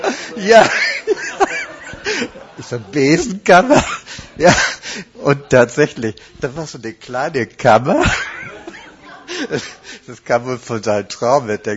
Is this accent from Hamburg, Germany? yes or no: yes; Hamburg, Germany; Ich war Versicherungskaufmann im Deutschen Ring in Hamburg. Also ich war ein richtiger Hamburger